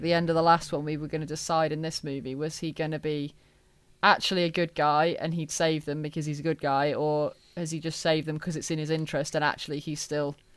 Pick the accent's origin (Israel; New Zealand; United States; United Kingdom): United Kingdom; Yeah. I'm British, of course I'm going to make a Mary Poppins reference.